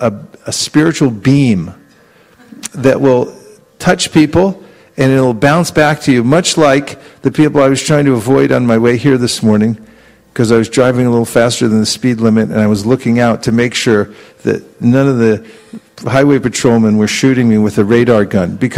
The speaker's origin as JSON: {"language": "English", "town": "San Francisco", "region": "California", "country": "United States", "said": "I announce where I'm from. I'm from San Francisco."}